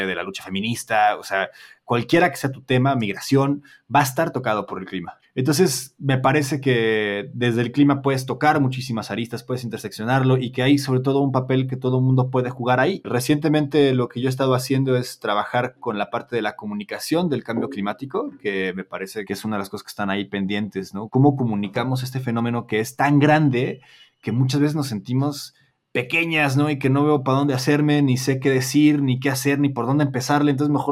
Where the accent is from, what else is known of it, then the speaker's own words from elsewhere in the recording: Chihuahua, Mexico; also born or lived in Guadalajara; Yo soy de Chihuahua y estudié ciencias políticas en Guadalajara.